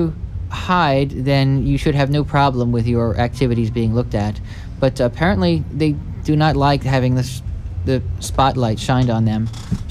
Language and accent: English; Philadelphia, Pennsylvania, United States; I'm from Philadelphia.